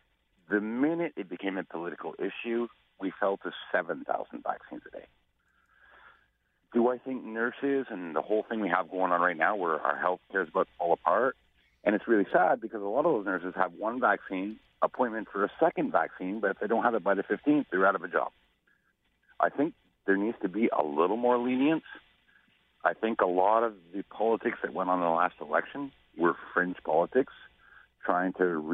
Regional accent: Quebec, Canada; here in Quebec, because I'm from Lower Quebec, the last English settlement.

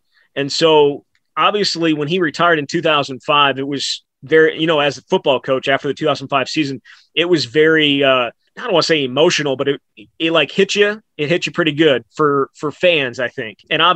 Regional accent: Wisconsin, United States; I grew up in Wisconsin, going to Wisconsin football games.

